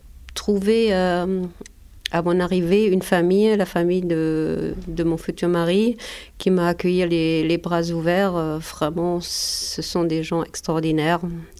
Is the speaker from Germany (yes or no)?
yes; Germany; French is a second language; now in France; je vais pouvoir retourner, je suis française, rien ne va pouvoir m'arriver, je vais pouvoir revoir mes parents et tout ira bien. Mais en fait, la RDA n'accordait des visas qu'aux gens qu'elle voulait bien voir.